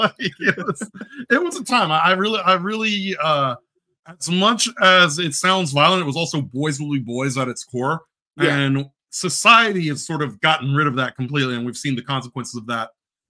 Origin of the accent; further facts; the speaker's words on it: Bronx, New York, United States; That's where I'm from. That specific part of New York. Really? I'm from the Bronx. I grew up in the Bronx.